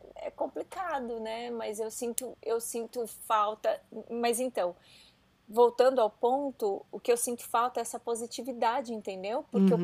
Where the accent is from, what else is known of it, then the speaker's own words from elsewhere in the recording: Brazil; mas eu acho que eles têm muitos privilégios que nós, como brasileiros, nunca tivemos, entendeu?